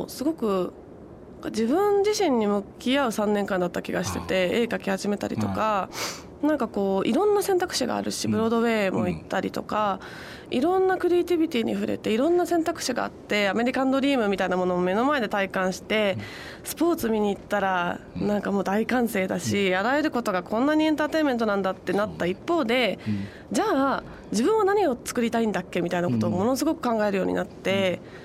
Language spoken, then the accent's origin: Japanese; Tokyo, Japan; やっぱりあの出身は東京なので良くも悪くもなんかどこの町に行っても変わんないのかもしれないともちょっと思ったんです